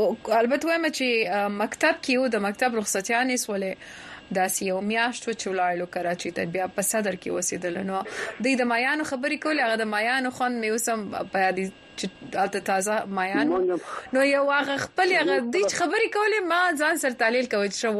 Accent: Lashkar Gah, Helmand, Afghanistan; زه د هلمند لشکرګاسه یم

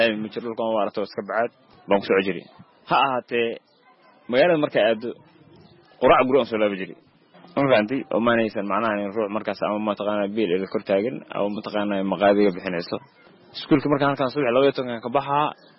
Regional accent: Mogadishu, Banaadir, Somalia; moved away; also born or lived in Matwaan, Hiiraan; noloshii waxaan ku soo qaatay magaalada Muqdisho

